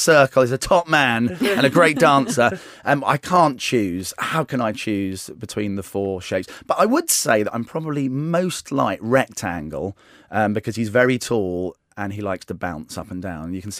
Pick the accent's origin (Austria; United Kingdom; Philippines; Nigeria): United Kingdom; Gillingham, South East England; I grew up in Medway, in Gillingham, loving children's TV and loving radio.